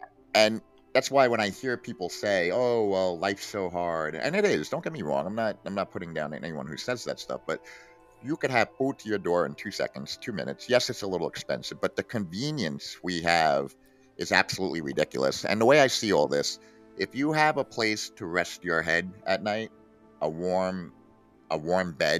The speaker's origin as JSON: {"language": "English", "town": "New York City", "region": "New York", "country": "United States", "tie": "born or raised there", "said": "Well, you know, I'm 44 years old, and I grew up in New York City in a very legendary time period."}